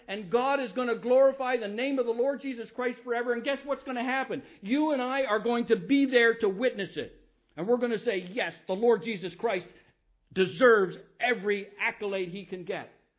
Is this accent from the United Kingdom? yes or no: no; Canada; I'm Canadian, and I'm very proud about my team because they're up 2-0.